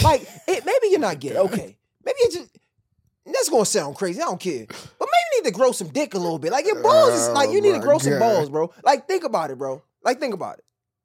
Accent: Baltimore, Maryland, United States; We ain't mean, shit, I'm from Baltimore. We call each other dummy.

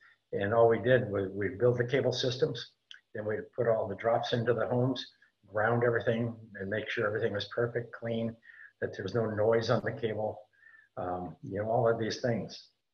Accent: Montana, United States; I grew up in Montana and in kind of a rural area, and spent a lot of time in the pasture chasing cows

